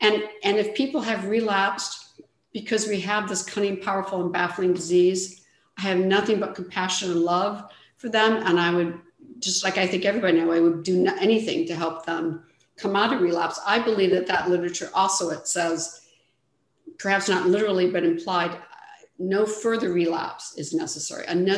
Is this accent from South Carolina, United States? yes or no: no; Michigan, United States; How I grew up in Michigan, in the Midwest. You had to earn everything.